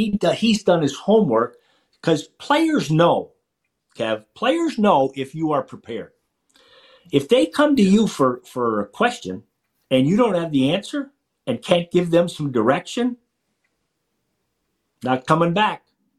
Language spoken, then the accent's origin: English; Massachusetts, United States; and I knew the Celtic guys because I was from Massachusetts.